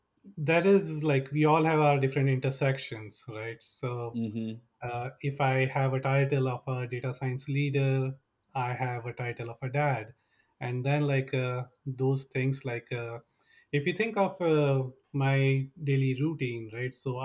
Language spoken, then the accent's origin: English; India; moved away as an adult; now in United States; I've been in the US for the last 17 years, originally from India.